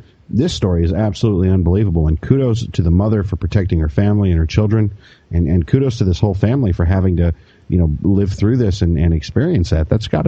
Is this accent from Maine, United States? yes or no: no; Colorado, United States; I actually spent a lot of time growing up in the Rocky Mountains out in Colorado